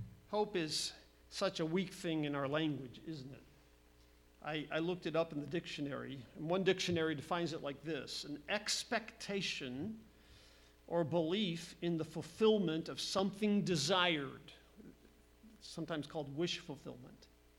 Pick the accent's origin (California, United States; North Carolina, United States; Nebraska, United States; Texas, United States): Nebraska, United States; born there; Same thing with my Cornhuskers. I was born in Nebraska.